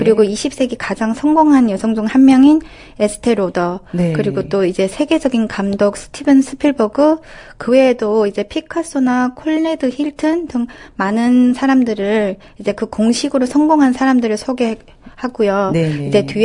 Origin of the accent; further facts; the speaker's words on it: Harbin, Heilongjiang, China; Korean is a second language; moved away as an adult; now in South Korea; 저는 중국 할빈에서 왔어요.